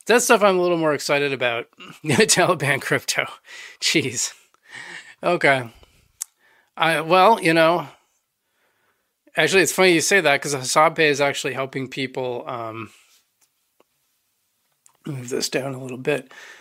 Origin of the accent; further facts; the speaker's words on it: Montana, United States; Wyoming is nowhere, and I grew up in Montana.